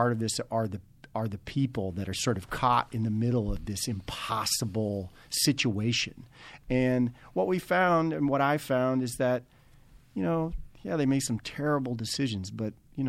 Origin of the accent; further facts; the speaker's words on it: Oklahoma, United States; You know, I'm from Oklahoma. I remember this well.